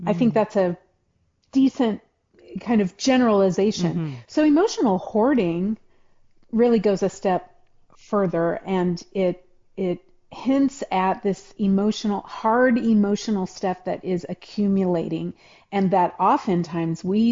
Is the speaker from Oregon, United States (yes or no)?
no; Decatur, Illinois, United States; also born or lived in Bloomington / Normal; So I grew up in Central Illinois. Your guests today might not know my married name, but … I was born in Bloomington, spent my earliest years in Normal, and then really spent all of my childhood in Decatur.